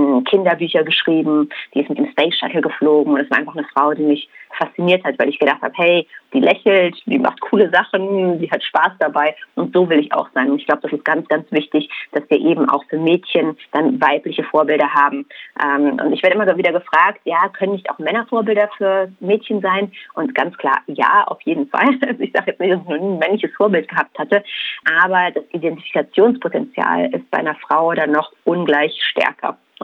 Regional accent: West Germany, Germany; Also ich bin ja in Westdeutschland aufgewachsen, das heißt, ich hatte jetzt als Kind zu der Sowjetunion jetzt keinen richtigen Bezug. Wir haben uns dann immer eher nach Westen orientiert, also mein Vater ist auch Engländer.

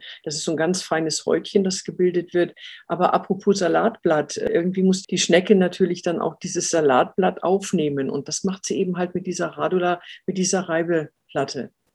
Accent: Bremen, Germany; born there; Ich bin gebürtige Bremerin, deshalb habe ich auch keinen schwäbischen Akzent.

